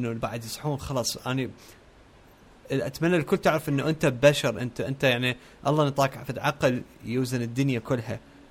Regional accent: Iraq; moved away; بس أنا شفت مثلا قبل يعني طلعت من العراق بال 2006

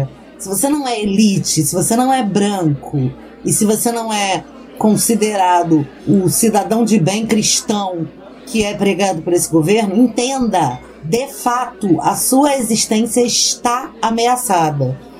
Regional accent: Brazil; Fora do Brasil, se a gente não é preto, a gente é latino, né?

